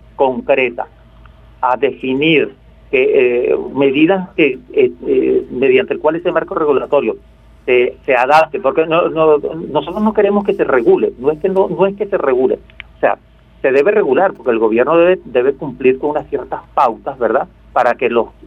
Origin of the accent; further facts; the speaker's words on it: Valencia, Carabobo, Venezuela; also born or lived in Barquisimeto; yo soy de origen barquisimetano, por cierto, pero claro, yo me fui muy joven a Valencia y hoy en día, pues, evidentemente que soy más valenciano que barquisimetano.